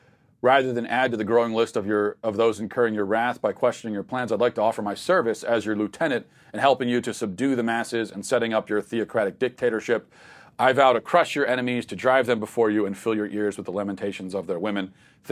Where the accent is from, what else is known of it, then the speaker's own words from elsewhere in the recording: Hungary; English is a second language; moved away as an adult; now in United States; I'm from Hungary and moved here last July to join my husband, who's an American.